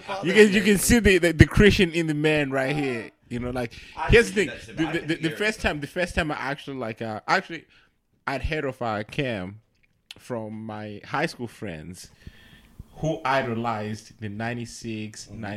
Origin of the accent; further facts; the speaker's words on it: Zimbabwe; Yeah, I'm from Zimbabwe at that point.